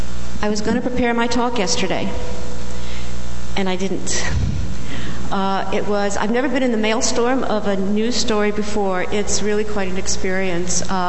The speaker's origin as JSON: {"language": "English", "region": "California", "country": "United States", "said": "I should mention that I am from California"}